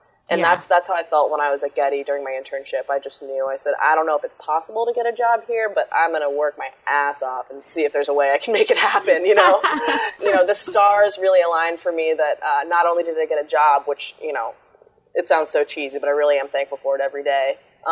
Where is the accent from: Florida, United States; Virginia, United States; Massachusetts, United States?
Virginia, United States; I played soccer, and I grew up outside of Washington, D.C. in Virginia, which is a really kind of soccer-heavy area.